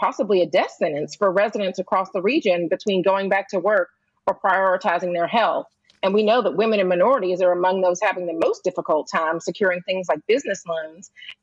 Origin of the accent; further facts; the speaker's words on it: Georgia, United States; And thank you for bringing up my home state of Georgia